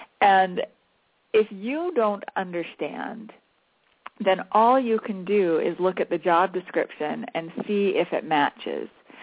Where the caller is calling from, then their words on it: Basel, Basel-Stadt, Switzerland; I am calling in from beautiful Basel, Switzerland.